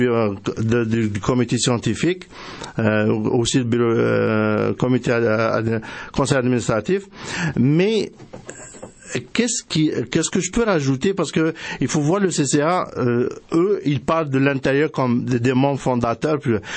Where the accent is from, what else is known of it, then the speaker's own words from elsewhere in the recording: Quebec City, Quebec, Canada; Moi, je viens de la ville de Québec, j'ai étudié là-bas.